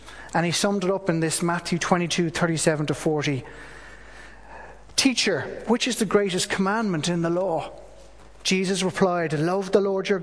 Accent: Ireland; I'm part of that, and I love being Irish

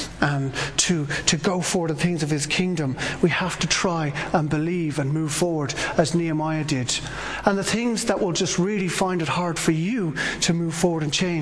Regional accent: Ireland; And I think we, as Irish people, and maybe as people in general

